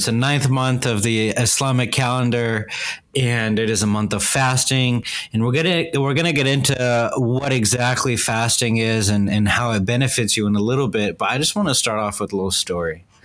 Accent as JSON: {"language": "English", "town": "Riyadh", "region": "Riyadh Province", "country": "Saudi Arabia", "tie": "born or raised there", "said": "some of my fondest memories growing up in Riyadh, Saudi Arabia, were it was just all about family getting together."}